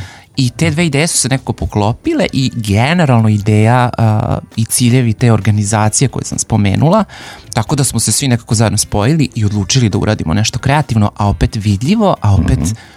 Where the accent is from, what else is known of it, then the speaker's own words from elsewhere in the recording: Novi Sad, Vojvodina, Serbia; A zapravo ja sam inače iz Novog Sada, jeli, i tu sam isto aktivistkinja. Ja volim da sebe kažem kao da sam generalno LGBT aktivistkinja, ali sam i Romkinja, i trans žena, i žena, i tako da to je intersekcija raznih identiteta.